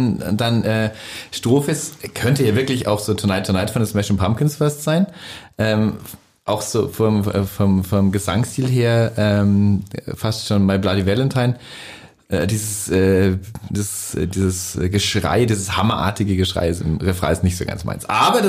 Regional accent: Bavaria, Germany; ich als Bayer

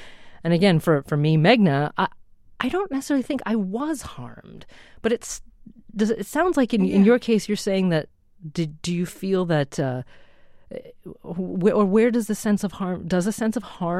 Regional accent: Oregon, United States; well, I'm from, you know, Oregon, and I don't have an accent because I'm an American

